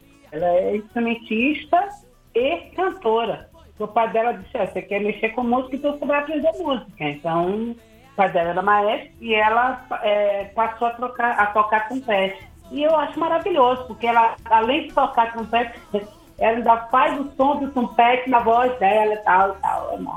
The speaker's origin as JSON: {"language": "Portuguese", "town": "Salvador", "region": "Bahia", "country": "Brazil", "tie": "born or raised there", "also_born_or_lived": "Rio de Janeiro", "lives_now": "Brasília, Brazil", "said": "eu passei 27 anos da minha vida em Salvador e agora tenho 31 de Brasília. E nasci no Rio de Janeiro, então assim, eu sou o retrato da diversidade brasileira."}